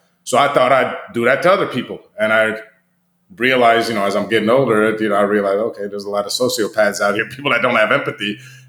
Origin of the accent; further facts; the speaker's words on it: East Coast, United States; I'm from the East Coast, so I already had to think on that one.